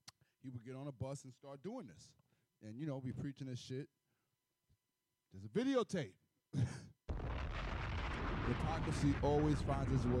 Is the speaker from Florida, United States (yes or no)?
no; New York, United States; You know, as a New Yorker, you know, we get this unfortunate. We get all type of extreme-ass weather